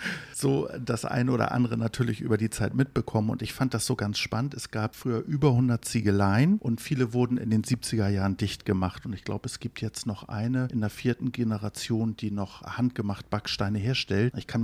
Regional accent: Hamburg, Germany; ich bin in Hamburgs Osten auch groß geworden

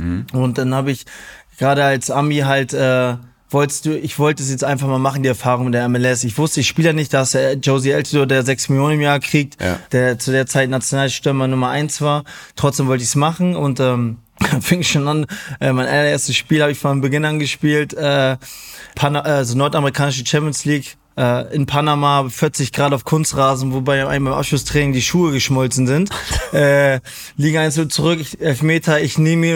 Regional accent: Germany; ich bin in Deutschland aufgewachsen.

